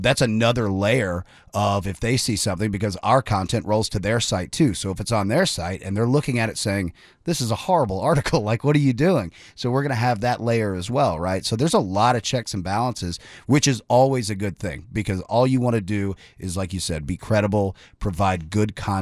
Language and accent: English; Fort Worth, Texas, United States; also born or lived in Knoxville; now in Nashville, United States; Fort Worth, Texas originally. Now I've lived here in Tennessee for a while. Lived in Knoxville for a little bit. I've lived here in Nashville for a good bit.